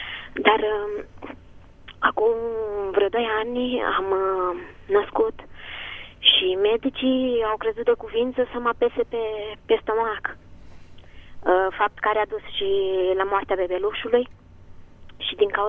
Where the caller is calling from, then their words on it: Suceava, Suceava County, Romania; sunt din Suceava și aș fi vrut să pun câteva întrebări.